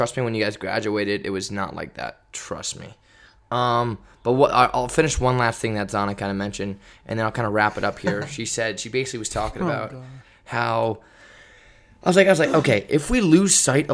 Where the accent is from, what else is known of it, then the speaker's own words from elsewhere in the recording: California, United States; obviously I have a bias, from I'm from Northern California.